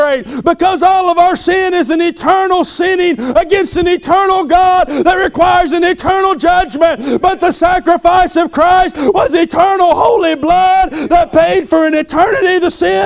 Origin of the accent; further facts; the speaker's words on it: Saluda, North Carolina, United States; And we were peculiar growing up. We was backwards. We was from Saluda.